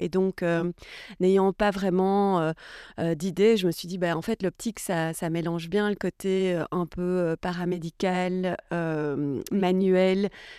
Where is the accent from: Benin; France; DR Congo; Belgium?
Belgium; Brussels, Brussels-Capital Region; je suis née, j'ai grandi à Bruxelles. J'ai été à l'école à Bruxelles, j'ai fait toute ma scolarité classique à Saint-Pierre